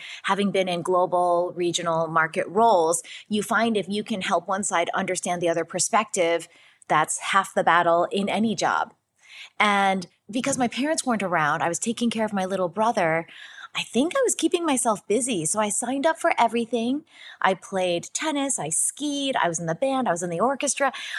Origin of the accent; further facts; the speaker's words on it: New York, United States; also born or lived in Atlanta, Georgia; Yeah, I was born in Atlanta, Georgia, when my father was getting his PhD at Georgia Tech. But very quickly, we ended up moving up and down the East Coast. I ended up in upstate New York, and that's where I spent most of my childhood